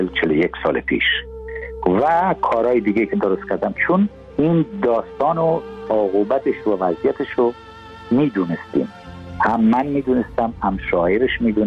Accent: Iran; moved away; خب من مملکتم هم افغانستانم، ایران هم تاجیکستانم، اما تو ایران من بزرگ شدم و ساخته دست اونجا هستم

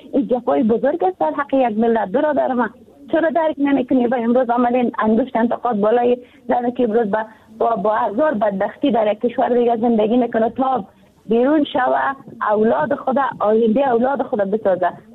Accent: Afghanistan; born there; ما مسلمان هستیم، در کشور مسلمان به دنیا آمدیم، کشور افغانستان یک کشور اسلامی بوده

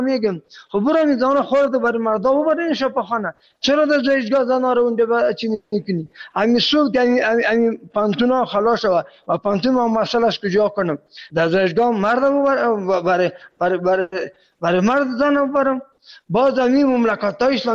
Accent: Afghanistan; خودم پورا افغان هستم

